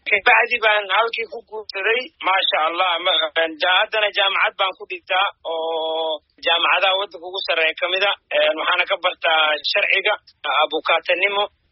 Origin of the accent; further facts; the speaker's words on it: South Africa; Waddankan ayaan ku koray oo waqti badan joogaa